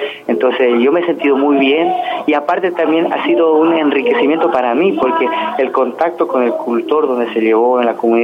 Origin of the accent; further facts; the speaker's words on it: Bolivia; eso como tallerista para mí y como boliviano es muy importante, porque estos conocimientos no se tienen que morir en Bolivia